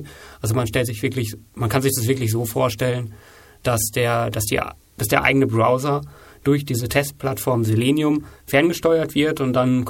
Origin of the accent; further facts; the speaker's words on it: Paderborn, North Rhine-Westphalia, Germany; Ich komme aus Paderborn. Das ist 50 Minuten entfernt von Kirchlengern.